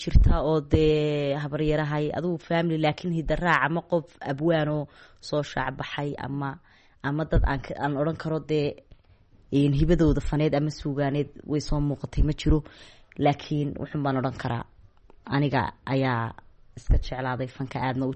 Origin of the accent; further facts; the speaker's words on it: Hargeisa, Woqooyi Galbeed, Somalia; waxaan dhashay 1993 waxaan ku dhashay magaalada Hargeysa halkaas aan ku barbaaray halkaas aan wax ku bartay halkaas baanan jooga